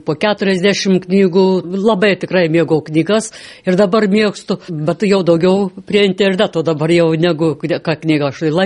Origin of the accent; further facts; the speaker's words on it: Gineikiai, Tauragė County, Lithuania; Aš iš Gineikiuose, Gineikiuose yra biblioteka.